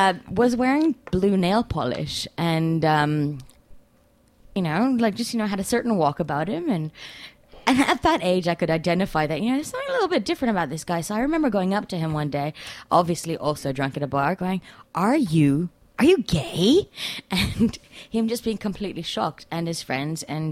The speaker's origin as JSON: {"language": "English", "country": "Tanzania", "tie": "born or raised there", "said": "I grew up in Tanzania"}